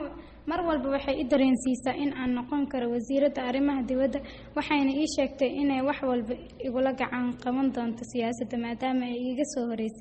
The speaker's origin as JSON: {"language": "Somali", "region": "Lower Shabelle", "country": "Somalia", "tie": "born there", "said": "Runtii waxaan ku dhashay gobolka Shabeellaha Hoose"}